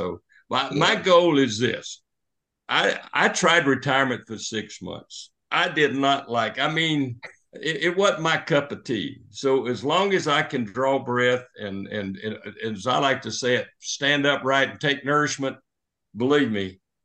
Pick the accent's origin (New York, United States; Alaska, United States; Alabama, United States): Alabama, United States; I grew up in the South. It didn't take long to listen to me to know where I grew up, but I grew up in South Alabama in the era of segregation.